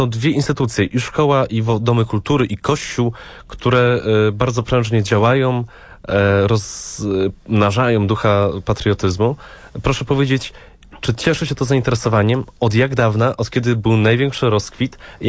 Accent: Małogoszcz, Świętokrzyskie Voivodeship, Poland; To bliskie tereny mi, bo sam pochodzę z Małogoszcza.

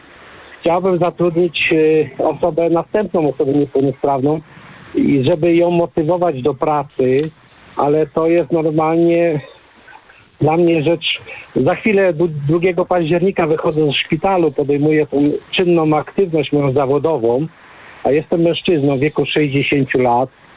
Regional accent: Opole Voivodeship, Poland; ja pochodzę z województwa opolskiego i tam jest bardzo ciężko cokolwiek uzyskać

